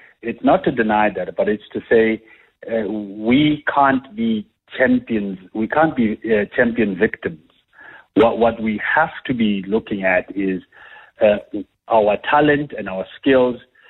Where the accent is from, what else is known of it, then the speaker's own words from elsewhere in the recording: Katlehong, Gauteng, South Africa; moved away; also born or lived in New York, United States; Bro, ke holetse ko Katlehong. I grew up in Katlehong, in a section called Msiliki.